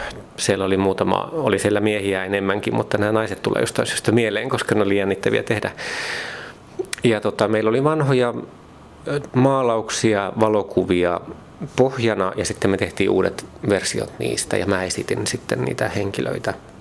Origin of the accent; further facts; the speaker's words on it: Mikkeli, South Savo, Finland; Kun mä oon Mikkelistä Savosta kotoisin